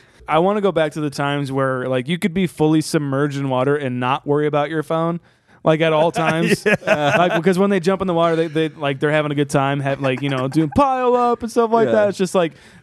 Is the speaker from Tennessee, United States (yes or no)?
no; Iowa, United States; we're from Iowa where a lot of tornadoes happen and stuff like that.